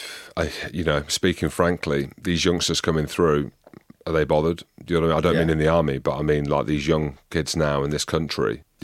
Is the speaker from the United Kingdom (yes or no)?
yes; Scotland, United Kingdom; also born or lived in Swindon, England; I live in Scotland, my dad's Scottish. I'm Scottish, I'm a quarter English, right?